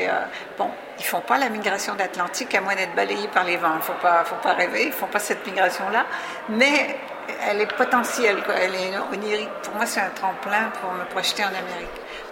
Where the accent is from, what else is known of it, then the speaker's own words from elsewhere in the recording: Quebec, Canada; moi, comme je suis québécoise